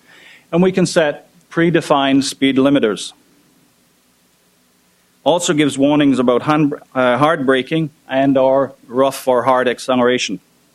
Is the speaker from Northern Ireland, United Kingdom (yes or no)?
no; Manchester, North West England, United Kingdom; now in Canada; Actually, I am Canadian citizen, but I grew up in Manchester, England, so I bring a bit of an international flavor also from the UK.